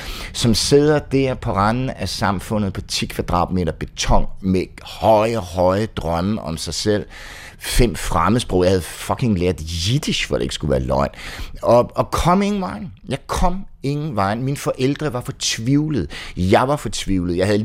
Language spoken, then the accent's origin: Danish; Frankfurt, Hesse, Germany; Danish is a second language; kom tilbage til Frankfurt, hvor jeg voksede op hos min mormor